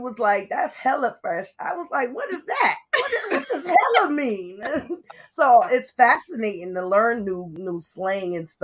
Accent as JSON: {"language": "English", "region": "Rhode Island", "country": "United States", "accent": "Rhode Island", "said": "when I had my thick accent from Rhode Island, everybody wanted me to say certain things and certain words because of how I say it."}